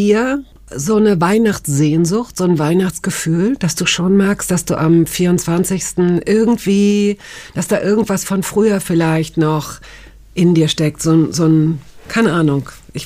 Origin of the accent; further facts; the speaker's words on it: Hanover, Lower Saxony, Germany; ich komme aus Hannover